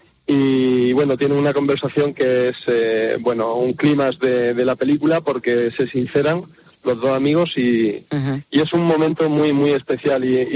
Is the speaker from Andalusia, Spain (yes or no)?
yes; Jaén, Andalusia, Spain; now in Córdoba, Spain; yo soy de Jaén, pero vivo en Córdoba y ahora mismo me pilláis a la altura de Burgos.